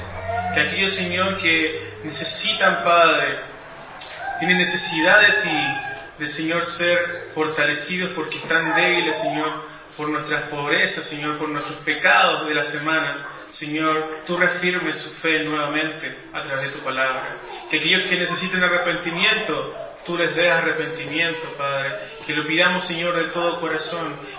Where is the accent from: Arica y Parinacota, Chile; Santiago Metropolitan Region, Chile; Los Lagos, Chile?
Los Lagos, Chile; Para los que, bueno, no conocen, yo soy de Chiloé y por eso digo estas cosas, ¿ya?